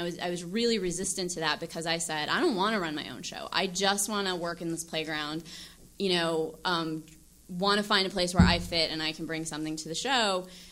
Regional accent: the South, United States; I grew up in the South. I grew up as a Christian fundamentalist, and I wrote a pilot about that.

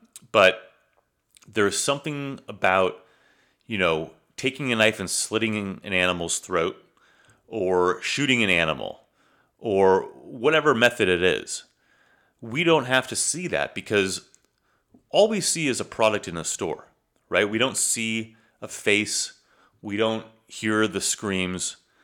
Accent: United States; just because we grew up in America, we were, raised in America with American values that dogs are pets and not food

